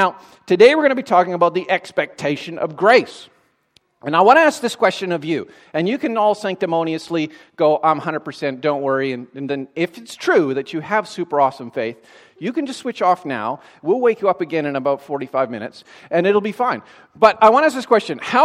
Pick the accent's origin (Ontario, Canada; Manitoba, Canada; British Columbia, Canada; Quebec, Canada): British Columbia, Canada; Kelowna; a mountain range that runs between Vancouver, where I went to Bible college, and my hometown, which is in Kelowna.